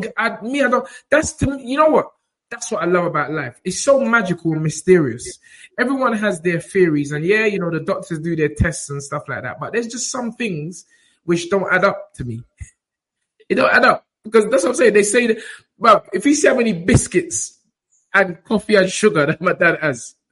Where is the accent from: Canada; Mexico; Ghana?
Ghana; I'm Ghanaian. We don't eat that.